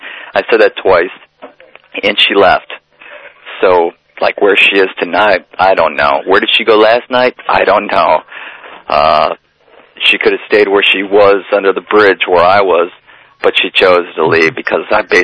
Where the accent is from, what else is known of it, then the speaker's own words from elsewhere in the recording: Cleveland, Ohio, United States; You know, I'm, like I said, I'm from Cleveland. I'm used to the cold